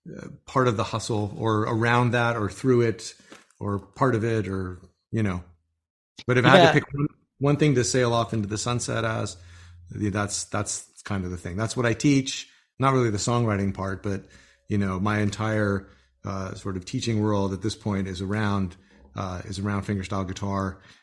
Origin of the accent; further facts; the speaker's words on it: Massachusetts, United States; also born or lived in New York; now in Austin, United States; I grew up in Massachusetts, right outside of Boston, where it's sort of a cottage industry to make fun of people from England because of the war.